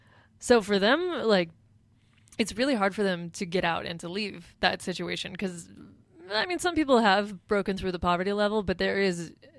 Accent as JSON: {"language": "English", "country": "United States", "said": "Well, I'm also coming there as an American with American money."}